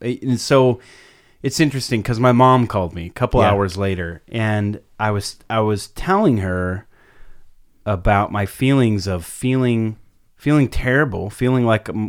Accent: California, United States; I was growing up in SoCal

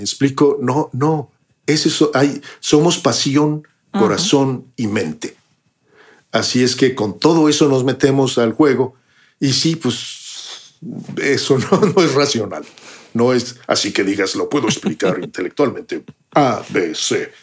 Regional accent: Mexico; now in London, United Kingdom; Mi vida se ha enriquecido tanto de vivir acá. Y sigo siendo mexi

